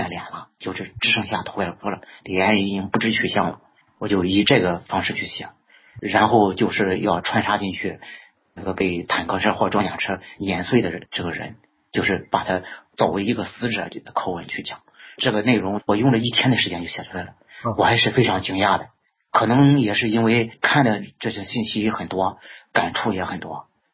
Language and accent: Chinese; China; 也算是我作为中国人尽我的一点心意向死难者致敬